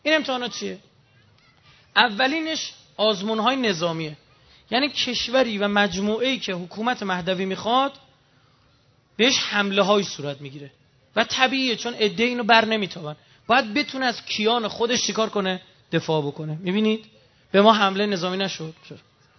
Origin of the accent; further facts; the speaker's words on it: Iran; ما ایرانیام خیز برداشتیم برای ظهور دیگه